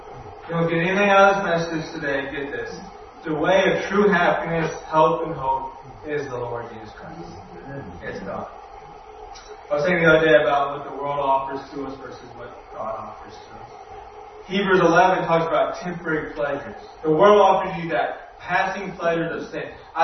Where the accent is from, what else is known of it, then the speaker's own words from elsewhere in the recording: Augusta, United States; There's a guy that I grew up in Augusta with, and he's now a police officer in that town.